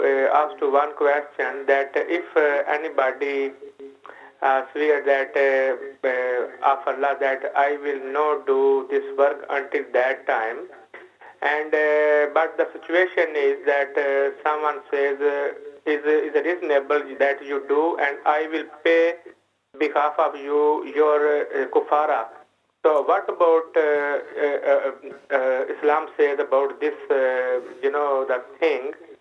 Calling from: London, United Kingdom; English is a second language; I'm calling from London

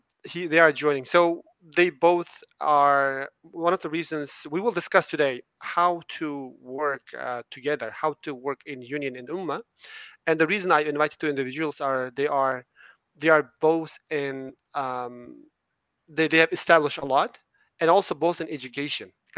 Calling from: Toronto, Ontario, Canada; And we have Brother Fadil joining from Istanbul. And I'm joining from Toronto.

